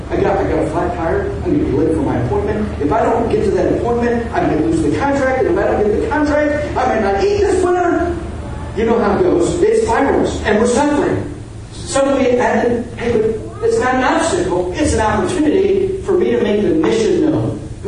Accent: United States; I'm an American, I'm a black American male in my early 20s.

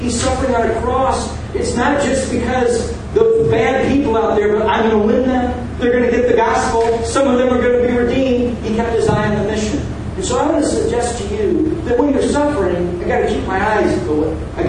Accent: United States; I'm an American, I'm a black American male in my early 20s.

